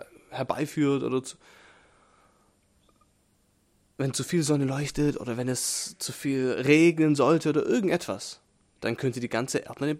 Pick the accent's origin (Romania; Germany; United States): United States; Mississippi; born or raised there; German is a second language